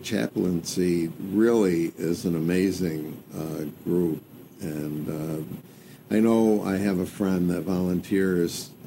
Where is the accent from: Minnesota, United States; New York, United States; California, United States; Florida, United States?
New York, United States; Gloversville; I grew up with him in Gloversville, which is probably 35 miles west of here